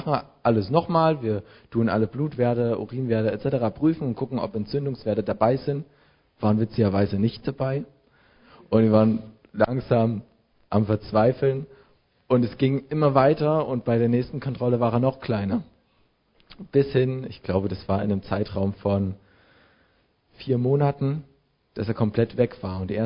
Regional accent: Gera, Thuringia, Germany; ich komme aus Thüringen, aus Gera.

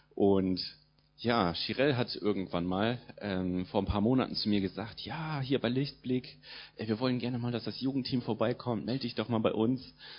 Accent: Lower Saxony, Germany; also born or lived in Brazil; meine Mom ist Brasilianerin. Genau, ich bin in der Nähe von Hannover aufgewachsen, dort zur Schule gegangen

